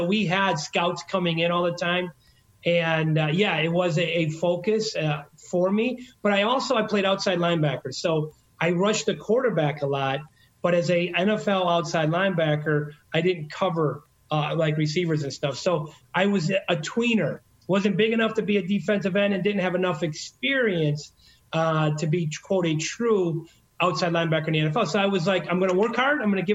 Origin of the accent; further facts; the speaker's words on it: Detroit, Michigan, United States; born there; Dad worked. I was born in Detroit.